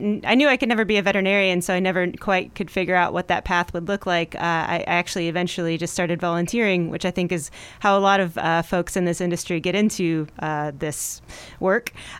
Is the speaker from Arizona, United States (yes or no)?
no; Indiana, United States; also born or lived in Bend / Tahoe; now in Roseburg, United States; So I was in Bend for about 20 years. I grew up in Indiana. I was in Bend for about 20 years.